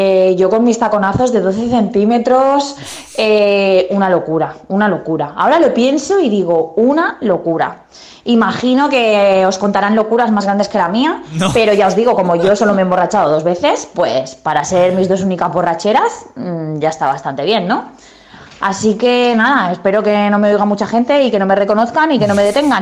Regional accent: Barcelona, Catalonia, Spain; oye, que quiero salir de fiesta, que soy de Barcelona

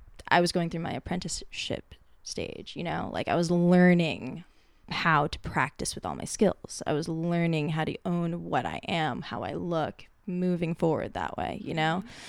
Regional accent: Edison, New Jersey, United States; I came straight from Edison, New Jersey, right?

